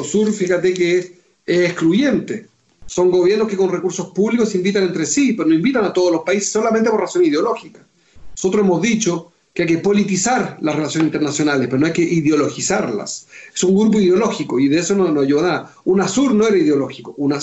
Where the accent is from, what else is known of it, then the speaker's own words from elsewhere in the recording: Chile; Yo soy chileno, fue mi adversario y estoy hablando con un uruguayo.